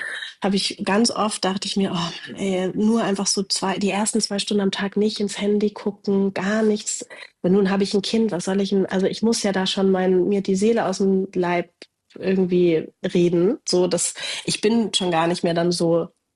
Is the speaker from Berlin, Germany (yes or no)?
yes; Berlin, Germany; ich bin ja in Berlin groß geworden auch.